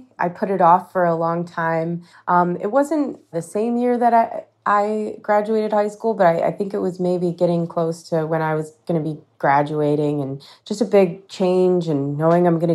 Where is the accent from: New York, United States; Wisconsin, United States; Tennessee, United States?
New York, United States; Rochester; I'm from Rochester, New York